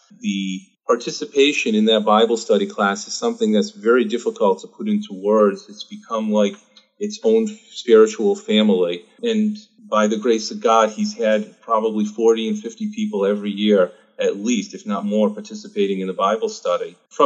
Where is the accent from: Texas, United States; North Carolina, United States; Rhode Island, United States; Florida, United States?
Rhode Island, United States; Providence; born there; I was born in Providence, Rhode Island, to loving parents … I'm the oldest of three children.